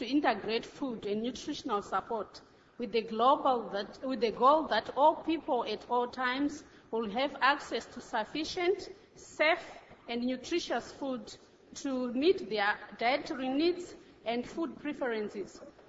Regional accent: Zimbabwe; I come from Zimbabwe.

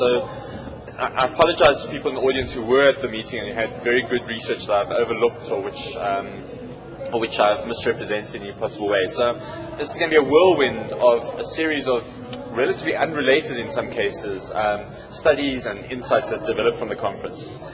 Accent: South Africa; I'm from South Africa, and I'd say that we have a lot to learn from our very small neighbor next door.

